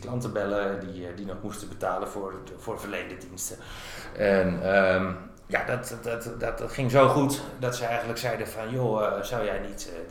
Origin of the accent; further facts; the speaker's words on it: Hilversum, North Holland, Netherlands; also born or lived in Amsterdam; En in Hilversum getogen. Toen ben ik een jaar of 6 geleden naar Utrecht verhuisd. En daar woon ik nu nog steeds.